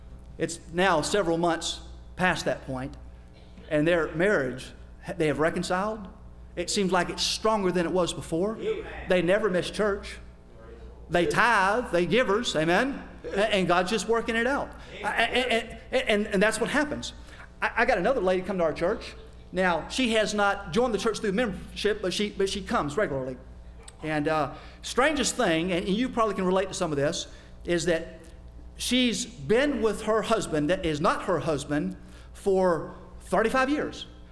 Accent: United States; And I'm American, and my Spanish is not perfect.

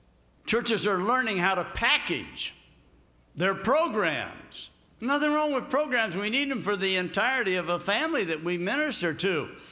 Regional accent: Montpelier, Indiana, United States; also born or lived in Florida; Now, we're from Indiana, and so they wanted to have a memorial service for my family back home.

